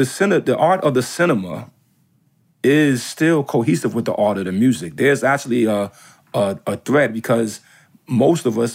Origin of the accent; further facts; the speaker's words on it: Staten Island, New York, United States; So for instance, Staten Island, my hometown, we renamed it Shaolin.